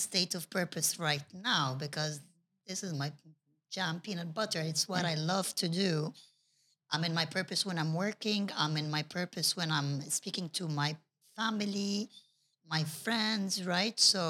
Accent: Abu Dhabi, United Arab Emirates; I used to live in Abu Dhabi and born and raised in Abu Dhabi, going down the seafood market with my friends.

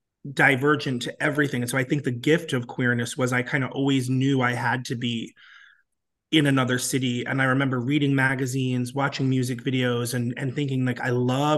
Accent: Providence, Rhode Island, United States; I grew up in Providence, Rhode Island, Rhode Island is the smallest of the 50 states.

